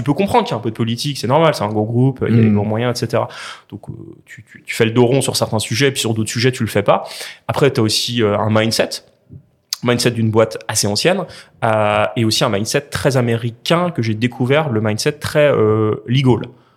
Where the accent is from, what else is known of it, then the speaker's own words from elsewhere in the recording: France; alors moi je suis français